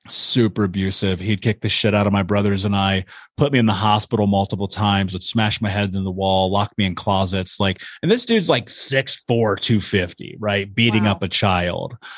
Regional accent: Indianapolis, Indiana, United States; You know, I grew up in Indiana, in Indianapolis.

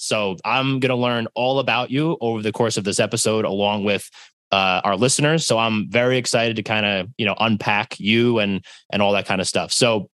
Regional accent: Brick, New Jersey, United States; so born and raised in Jersey, in Brick, still living in Brick with a little bit of a hiatus

